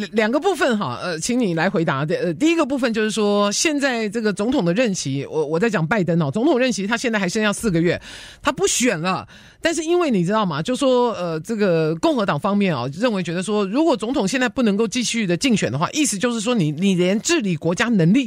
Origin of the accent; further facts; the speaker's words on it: California, United States; 是我们加州人，那么两位来宾也都是加州人